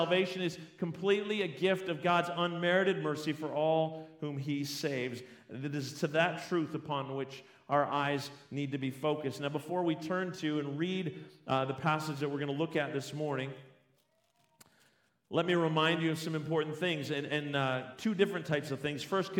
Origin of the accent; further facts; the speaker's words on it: St. Catharines, Ontario, Canada; I remember when I was learning to drive back in Ontario. I grew up in St. Catharines